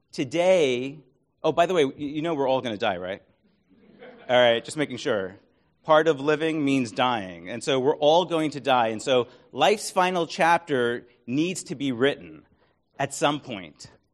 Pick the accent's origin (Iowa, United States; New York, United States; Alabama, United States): New York, United States; Brooklyn; You see, I was born and bred in Brooklyn, New York, where Whitman spent the first half of his life.